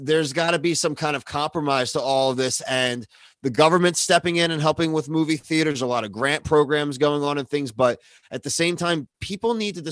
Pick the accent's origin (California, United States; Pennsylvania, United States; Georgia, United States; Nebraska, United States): Pennsylvania, United States; Philadelphia; And we're both from Philadelphia.